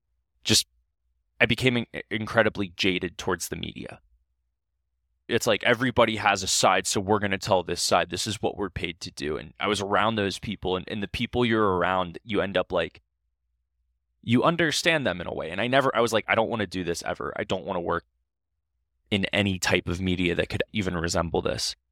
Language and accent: English; Ohio, United States; I'm from Ohio. That's where LeBron James is from.